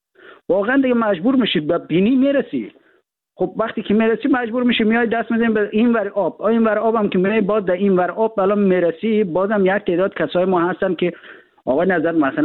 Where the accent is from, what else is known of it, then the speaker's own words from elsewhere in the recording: Afghanistan; به عنوان یک افغانستانی